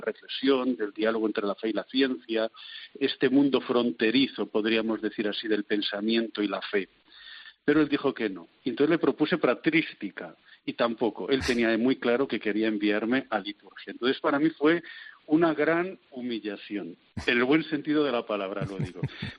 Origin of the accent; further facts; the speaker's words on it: Valladolid, Castile and León, Spain; also born or lived in Rome, Italy; Digamos que he nacido y crecido en Valladolid, he ampliado estudios, he madurado en la Universalidad de Roma. Después, al ser ordenado presbítero, regresé de nuevo a Valladolid